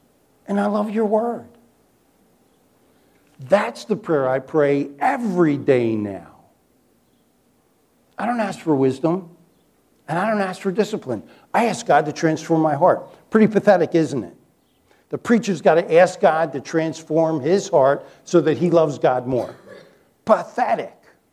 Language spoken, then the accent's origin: English; Chesapeake Bay, United States; I grew up on the Chesapeake Bay.